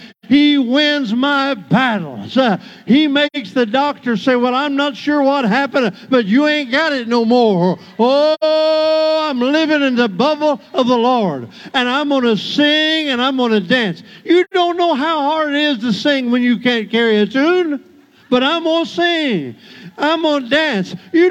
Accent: Indiana, United States; We have a lady that I grew up with. She's Hispanic. I grew up with her in Indiana.

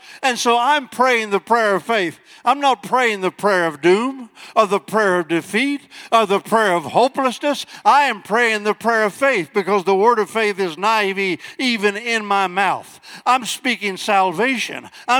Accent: Mattoon, Illinois, United States; born there; I've got more faith now than I did when I was born in Mattoon, Illinois.

